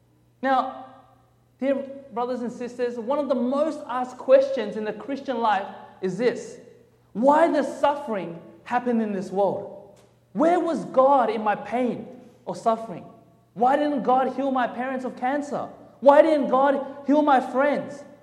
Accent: Melbourne, Victoria, Australia; accent: Australian; now in United States; I'm Australian. All right, I'm from Australia. So I grew up in Australia. I grew up in Melbourne all my life. So my wife and I, we recently, a year and a half ago, we came over here to the States

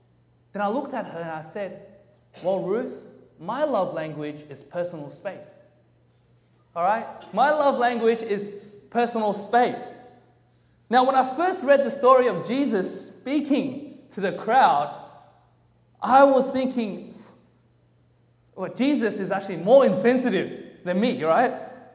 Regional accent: Melbourne, Victoria, Australia; accent: Australian; now in United States; I'm Australian. All right, I'm from Australia. So I grew up in Australia. I grew up in Melbourne all my life. So my wife and I, we recently, a year and a half ago, we came over here to the States

